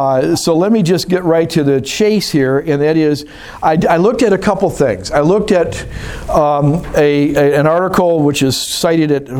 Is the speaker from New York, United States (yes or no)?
no; Kentucky, United States; I'm from Kentucky, so.